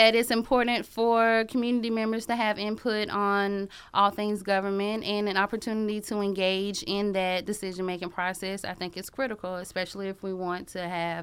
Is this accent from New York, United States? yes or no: no; Athens, Georgia, United States; So I am from Athens. I graduated from Clarke Central in 2003, and I immediately got involved in some community initiatives.